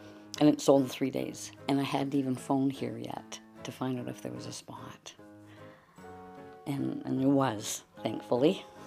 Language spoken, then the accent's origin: English; Winnipeg, Manitoba, Canada; born there; I was born in Winnipeg. I've lived elsewhere. 12 years of my life, but most of my life I'm Winnipegger.